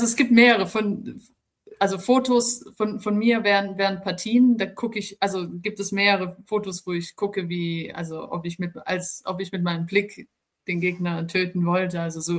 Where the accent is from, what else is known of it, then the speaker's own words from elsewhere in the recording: Erlangen, Bavaria, Germany; bei mir in Erlangen, in meiner Heimatstadt, gab es immer so eine Sportlerehrung